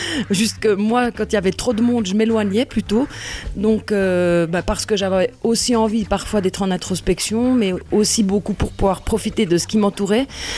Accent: Switzerland; En 2007, j'ai quitté la Suisse à pied.

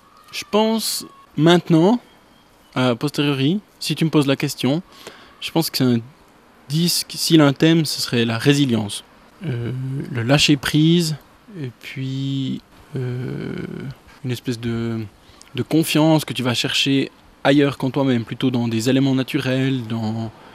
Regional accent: La Chaux-de-Fonds, Neuchâtel, Switzerland; born there; moi je suis né à la Chaux-de-Fonds

